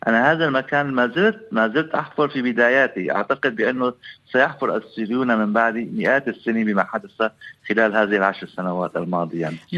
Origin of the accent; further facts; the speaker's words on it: Syria; هذه الصرخة التي نقوم بها جميعنا كسوريين مهمومين بما يحدث في سوريا